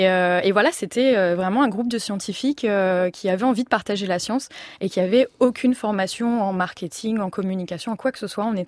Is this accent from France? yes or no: yes; France; comme je suis française